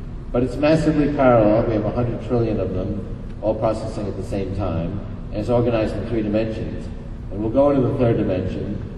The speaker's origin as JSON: {"language": "English", "region": "New York", "country": "United States", "tie": "born or raised there", "said": "When I was growing up in New York, I would hang out at the surplus electronics shops on Canal Street"}